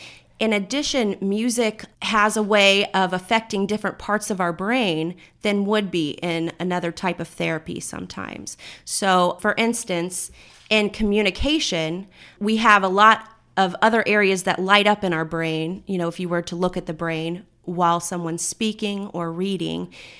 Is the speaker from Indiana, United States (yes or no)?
yes; Indianapolis, Indiana, United States; Okay. Well, I grew up in Indianapolis.